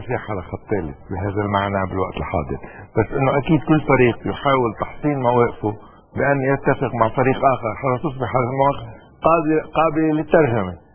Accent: Lebanon; مع انه انا لبناني وشغلتي في هذا الموضوع

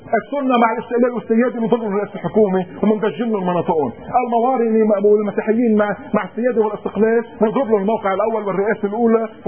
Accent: Lebanon; انا كمواطن لبناني مسيحي ماروني

